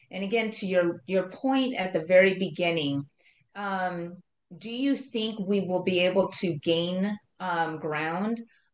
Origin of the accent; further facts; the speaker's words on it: California, United States; now in Colorado, United States; not to say anybody bad from California, because I'm from California too, long time ago.